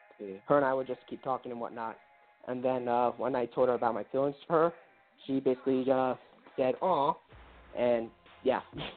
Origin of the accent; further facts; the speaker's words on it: Suffern, New York, United States; I come from Suffern, New York, actually.